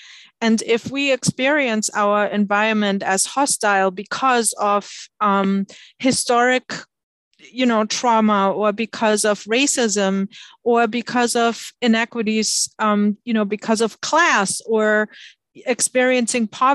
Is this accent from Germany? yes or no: yes; Germany; English is a second language; now in United States; I grew up in Germany, and as you might detect from my accent